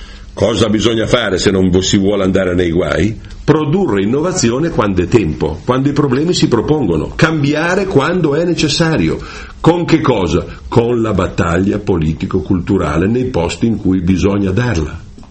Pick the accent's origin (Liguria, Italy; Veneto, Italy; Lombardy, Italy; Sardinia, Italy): Lombardy, Italy; io vengo dalla Brianza, ma lo sappiamo tutti com'è in Brianza, no?